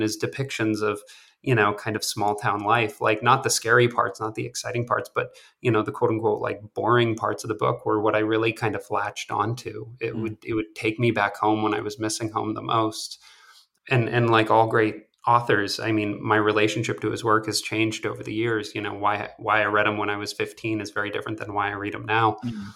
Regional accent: Maine, United States; like I'm from Maine originally. And like growing up, like not only did I not know anyone who, you know, worked in the film industry

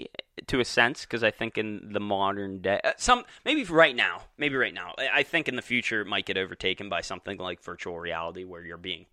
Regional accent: United States; Yeah, I mean, I'm American.

